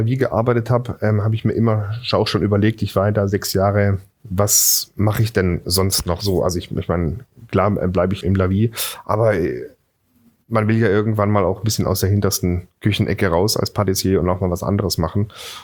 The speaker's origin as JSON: {"language": "German", "town": "Singen", "region": "Baden-Württemberg", "country": "Germany", "tie": "born or raised there", "said": "ich bin in Singen am Hohen Thiel zur Schule gegangen. Dort war das erste Maggi-Werk außerhalb von der Schweiz. Das heißt, ich bin mit Maggi-Suppe groß geworden."}